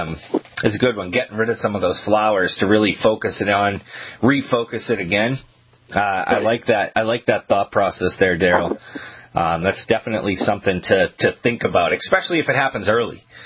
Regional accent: Maine, United States; I grew up in Maine, so most of my life it was loam.

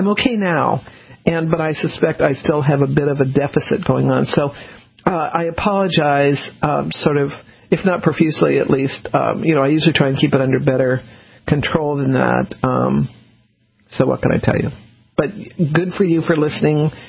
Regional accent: New Orleans, Louisiana, United States; born there; accent: southern; also born or lived in Texas; I was born in New Orleans, as many of you know, and I went to school in Texas. And I do have a southern accent. I do have a southern drawl

